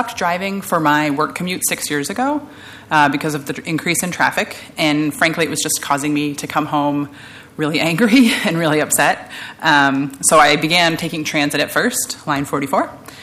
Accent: Montana, United States; now in Portland, United States; as I absolutely had to do in my home state of Montana, was a really big reason why.

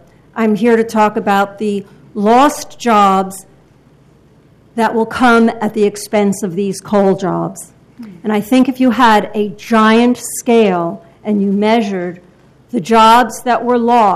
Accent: Portland, Oregon, United States; I'm from North Portland. I live 5 blocks from the railroad cut

